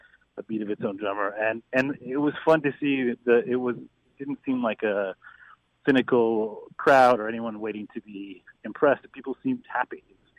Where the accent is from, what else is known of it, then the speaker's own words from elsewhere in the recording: Louisville, Kentucky, United States; You know, I'm from Louisville, Kentucky. I've probably had Burgoo twice in my life.